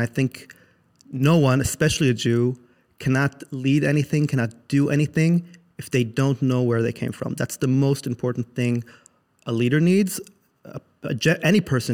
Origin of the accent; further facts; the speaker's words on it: United States; I come from a, you know, Israeli household. I grew up in the States, but both of my parents are Israelis. So we always spoke Hebrew at home and celebrated the holidays.